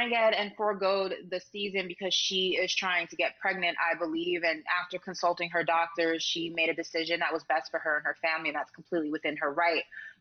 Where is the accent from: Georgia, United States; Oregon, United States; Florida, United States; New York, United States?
New York, United States; Like in my home state of New York, you need to show your vaccination status to enter any facility.